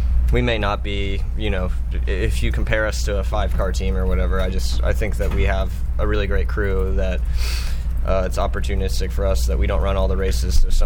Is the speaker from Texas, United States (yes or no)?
no; California, United States; born there; I was born out in Southern California in the epicenter of drag racing, and my family did it, built their own cars in their house in California and Inglewood and Laverne